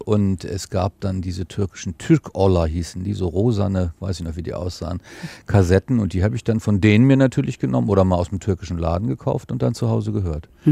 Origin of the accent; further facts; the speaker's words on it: Hamburg, Germany; Also ich bin in Hamburg aufgewachsen in einem, ja, sozialen Brennpunkt, wie man so schön sagt.